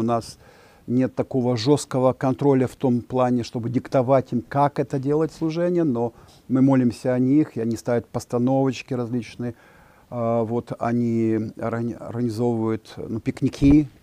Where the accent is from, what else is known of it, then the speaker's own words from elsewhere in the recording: Chernivtsi, Chernivtsi Oblast, Ukraine; also born or lived in Yakutia / Moscow; now in France; Мы сами выходцы из Украины, город Чернівці. В 90-х годах, когда железный занавес обрушился